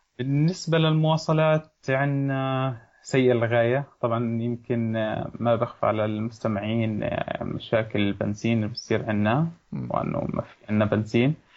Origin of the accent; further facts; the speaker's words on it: Gaza Strip, Palestine; لأنه السوق اللي عندنا في غزة ما بتقدر تبني عليه